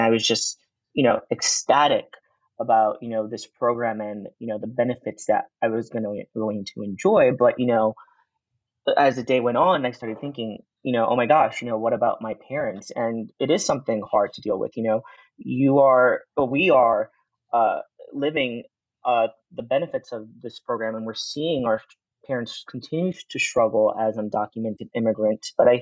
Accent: Wilmington, Delaware, United States; So we moved in 1999, and I grew up in Wilmington, Delaware.

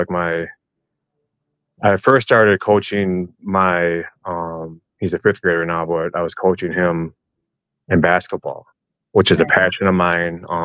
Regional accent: Madison, Wisconsin, United States; I grew up in Madison. Now my wife is from the Green Bay area. So we moved up here after we got married.

